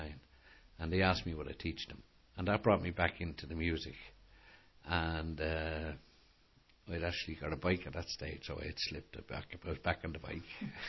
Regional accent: Dublin, Leinster, Ireland; because I grew up in Ballyfermot.

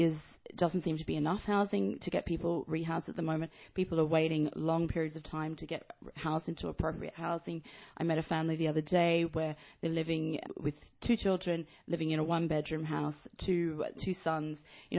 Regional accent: Gerogery, New South Wales, Australia; now in Ireland; I'm not from Ireland originally. I'm from Australia. I've been living in Ireland for the last 8 years. I come from a little country town in Australia called Gerogery. It's on the border of New South Wales and Victoria. It's just north of Melbourne.

